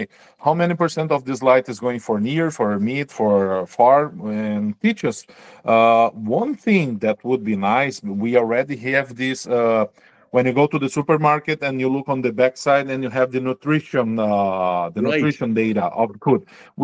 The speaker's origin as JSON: {"language": "English", "country": "Brazil", "second_language": "English", "lives_now": "Japan", "said": "And most of the countries, like here, Japan, or my home country, Brazil, or Europe, we are able to do both of stuff."}